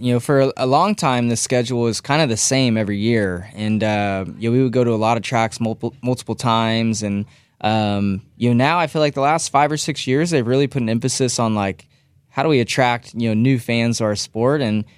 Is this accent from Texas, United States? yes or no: no; California, United States; I grew up in Northern California, so the Giants naturally were my team.